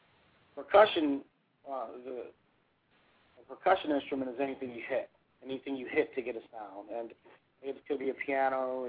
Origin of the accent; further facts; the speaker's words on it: United States; I'm American as anybody else, so I listen to funk, jazz, you know, so I don't try to mimic Latin and African guys.